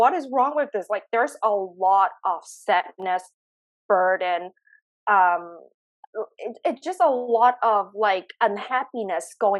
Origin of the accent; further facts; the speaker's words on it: Hong Kong; English is a second language; moved away; I flew back to Hong Kong because I originally from there. I born and raised in Hong Kong. I flew back on 2010, spent 6 months there and got makeup certificates.